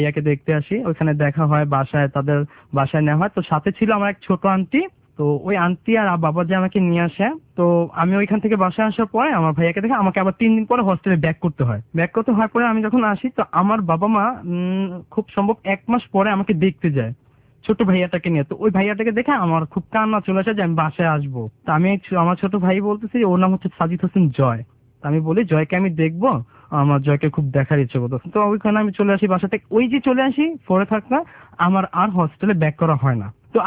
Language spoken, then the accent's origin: Bangla; Dhaka, Dhaka Division, Bangladesh; আমার ছোটবেলা, আমার জন্মস্থান যদিও বাংলাদেশ, হ্যাঁ আমি ঢাকা যাত্রাবাড়ি শনিয়াকাতে বড় হয়েছি। আমার জন্ম ওইখানে বলা যেতে পারে, হলি ফ্যামিলিতে আমার জন্ম, আমার বেড়ে ওঠা হচ্ছে যে ওইখানে।